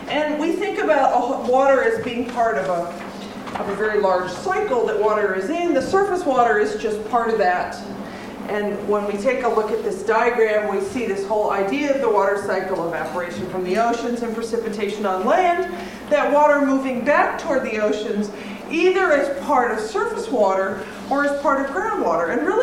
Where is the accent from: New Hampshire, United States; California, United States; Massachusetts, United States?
Massachusetts, United States; Lexington; So I grew up in Lexington. The problem is I grew up in this part of Lexington.